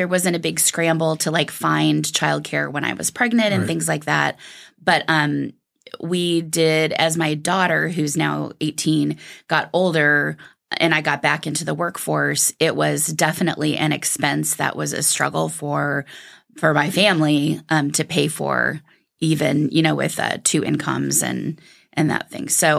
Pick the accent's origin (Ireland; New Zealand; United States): United States; Iowa City, Iowa; So I'm from Iowa City. I was born and raised here.